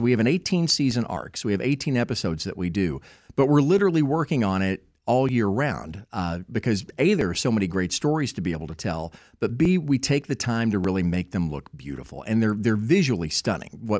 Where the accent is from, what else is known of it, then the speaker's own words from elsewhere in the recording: Louisville, Kentucky, United States; I grew up in Louisville in the 70s